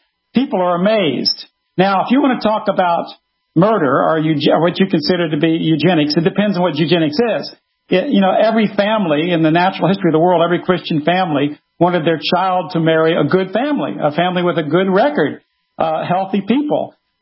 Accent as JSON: {"language": "English", "town": "New Orleans", "region": "Louisiana", "country": "United States", "said": "I'm from New Orleans. I know all about."}